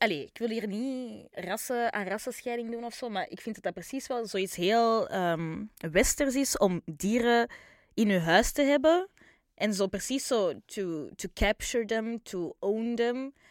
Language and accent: Dutch; Antwerp, Flanders, Belgium; now in Brussels, Belgium; ben ik uit Antwerpen. Ik ben 4 jaar geleden naar Brussel verhuisd.